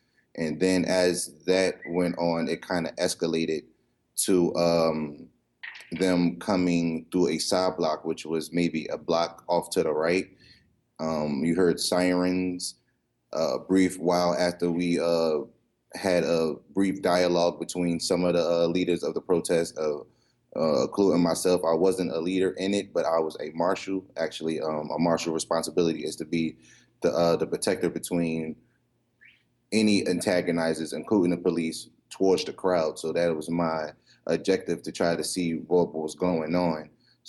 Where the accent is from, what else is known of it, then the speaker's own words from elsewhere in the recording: New Jersey, United States; now in New Orleans, United States; I'm originally from New Jersey, but I reside in New Orleans.